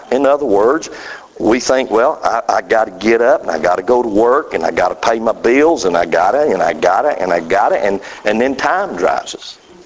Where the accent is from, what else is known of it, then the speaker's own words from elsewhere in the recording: Georgia, United States; And I'm just a North Georgia boy. Born. This is my hometown. I was born and raised here. Born and raised on a farm just not far from here.